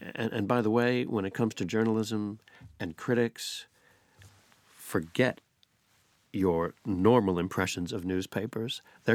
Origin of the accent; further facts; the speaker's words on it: United States; It upsets me so much that my home country of the United States had the opportunity financially to construct an outstanding broadcasting system and did not.